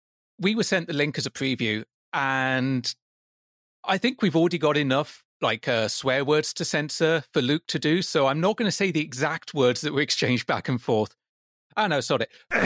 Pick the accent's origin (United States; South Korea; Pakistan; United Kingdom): United Kingdom; South West England; I mean, believe it or not, going by my accent, I'm from the West Country. But my parents just sent me to kind of a posh school for my first couple of years.